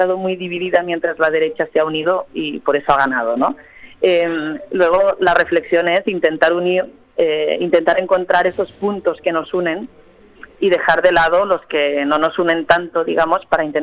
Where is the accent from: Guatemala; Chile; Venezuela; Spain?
Spain; Barcelona, Catalonia; yo soy de Barcelona, de Cataluña